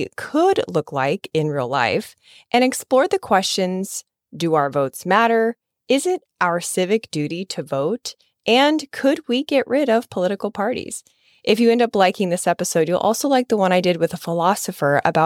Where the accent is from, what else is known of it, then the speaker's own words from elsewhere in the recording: Midwest, United States; Growing up in Midwest America with veteran grandparents, it was impressed upon me that democracy was a divine gift.